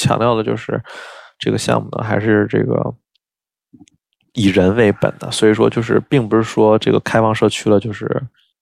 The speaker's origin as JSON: {"language": "Chinese", "region": "Beijing", "country": "China", "tie": "born or raised there", "said": "我作为一个在北京长大，然后生活在北京的这样一个学建筑人来说"}